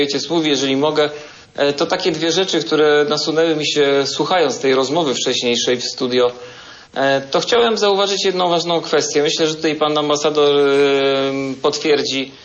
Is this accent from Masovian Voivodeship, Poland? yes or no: yes; Radom, Masovian Voivodeship, Poland; Ja pochodzę z Radomia.